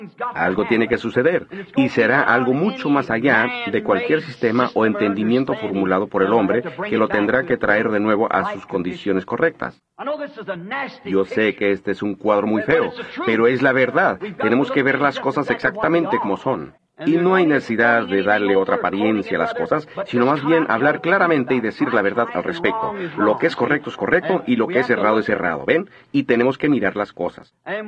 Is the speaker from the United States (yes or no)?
yes; Arizona, United States; Yo soy de Arizona.